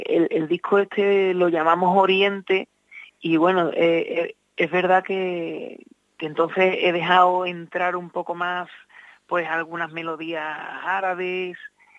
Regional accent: San Fernando, Andalusia, Spain; yo soy de San Fernando también, igual que él, de la isla.

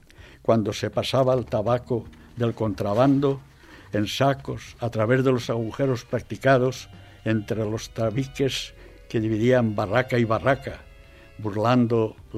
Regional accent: Valencia, Valencian Community, Spain; He pasado mi infancia en el Cabañal, en distintos domicilios. Al iniciar la vida universitaria volvimos a Valencia.

